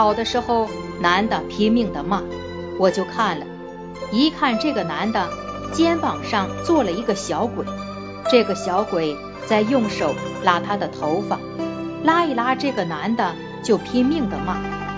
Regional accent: China; 我们中国人常说男儿有泪不轻弹

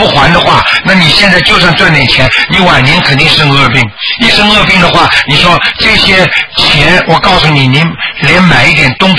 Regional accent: China; now in Australia; 我们在澳大利亚，但是我们是中国人

